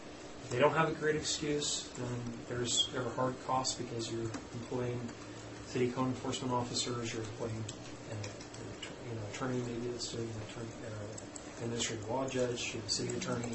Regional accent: Sandy, Utah, United States; now in Draper, United States; born and raised in Utah, grew up in Sandy, live in Draper.

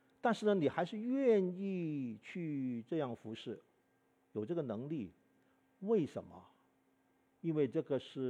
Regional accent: Hong Kong; 那可能跟我在香港长大的这个背景啊影响我。

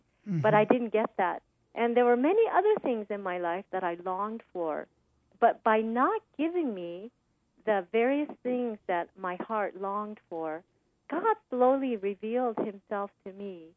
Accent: Osaka, Japan; growing up in Osaka, flying my kite, and just a carefree life.

